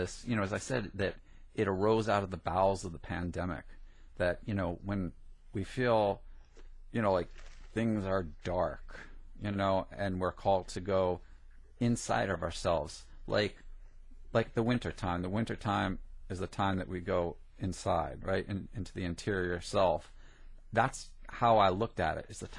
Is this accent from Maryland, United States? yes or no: no; New Jersey, United States; But growing up in Jersey, that, you know, all that stuff just washed over me.